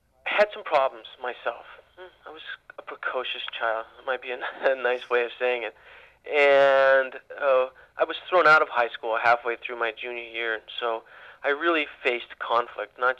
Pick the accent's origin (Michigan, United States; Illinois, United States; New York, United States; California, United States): California, United States; Ukiah; also born or lived in East Coast; I kind of felt it coming up inside me as I grew up in Ukiah, and I grew up with people who enjoyed each other